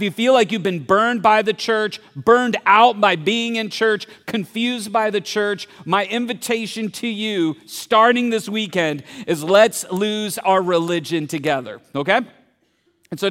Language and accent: English; Columbus, Ohio, United States; can still remember the first time I got to experience Chuck E. Cheese way back in the 1900s when I was raised in Columbus, Ohio.